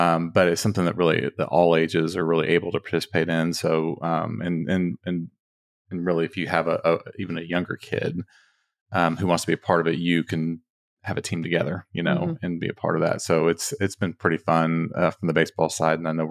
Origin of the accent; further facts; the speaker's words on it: Texas, United States; You know, we're from Texas, from DFW area.